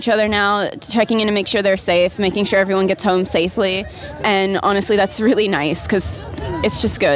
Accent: Louisiana, United States; they, them pronouns, and I'm actually from Louisiana.

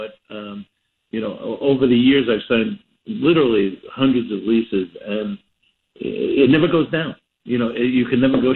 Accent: New York, United States; being a New Yorker as I am

